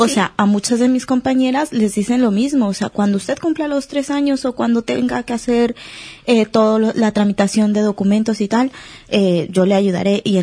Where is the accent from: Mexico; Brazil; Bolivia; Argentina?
Mexico; now in Spain; Yo soy mexicana, llevo ya aquí 8 años en España, pasé los primeros 6 años en Madrid, trabajando como interna.